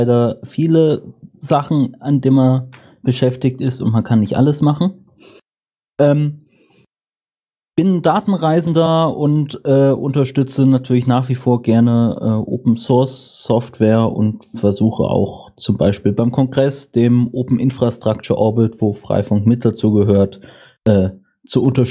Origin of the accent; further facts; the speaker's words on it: Lake Constance, Germany; ich komme mehr schon fast aus der Schweiz, könnte man sagen, allerdings noch aus dem deutschen Teil vom Bodensee